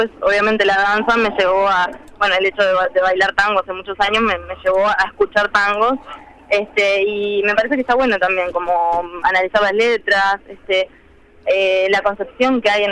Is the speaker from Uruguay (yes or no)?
yes; Uruguay; yo creo que analizando la música también podemos encontrarnos como uruguayos, ¿no?